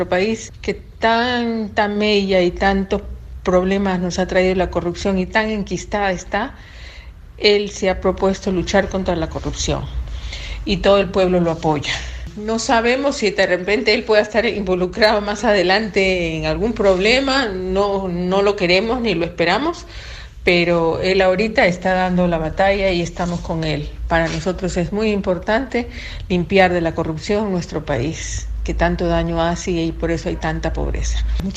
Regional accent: Peru; Viendo el mundo y viendo mi país, soy de Perú

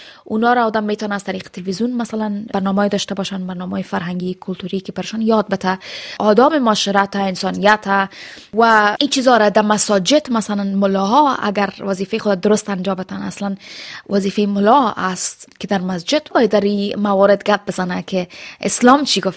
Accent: Afghanistan; moved away; ما همیشه از افغانستان آمدیم منفی بودیم، از اینجا پول بردیم در افغانستان مصرف کردیم

